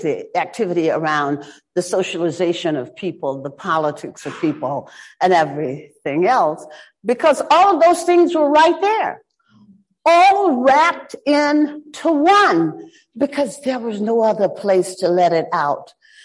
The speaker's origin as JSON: {"language": "English", "town": "Shreveport", "region": "Louisiana", "country": "United States", "tie": "born or raised there", "said": "Well, growing up in Shreveport, the daughter of a Baptist minister, the church was ingrained in a way that white society did not know about church."}